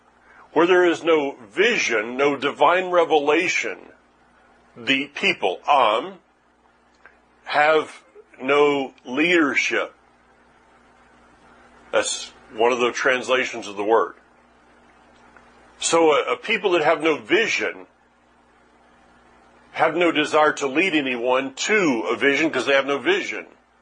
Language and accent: English; Florida, United States; Ponce de Leon, I grew up in North Florida. I've been down to St. Augustine. I lived about 50 minutes from St. Augustine.